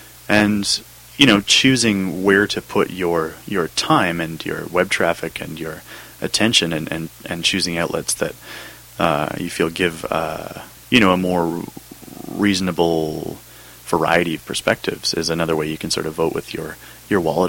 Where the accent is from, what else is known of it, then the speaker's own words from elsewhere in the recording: British Columbia, Canada; as a British Columbian